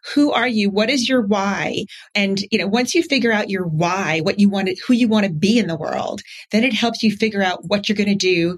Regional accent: New Jersey, United States; I grew up in New Jersey, and I always loved to go to the boardwalk down in Atlantic City

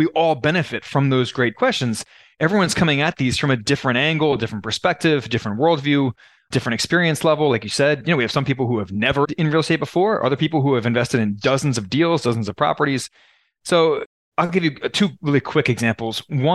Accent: Baltimore, Maryland, United States; moved away as an adult; also born or lived in Abu Dhabi / Brasilia; now in Peru; Yeah, they were in Baltimore, which is my hometown. It's where I grew up. So we've moved around the world a little bit since then. So we spent 4 years in Abu Dhabi, 4 years in Brasilia. We just moved to Peru last June.

